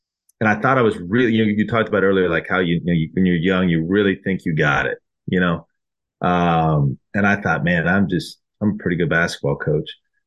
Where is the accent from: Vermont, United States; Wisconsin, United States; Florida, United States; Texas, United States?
Texas, United States; Dripping Springs; I left from University of Texas and went back to my hometown, Dripping Springs.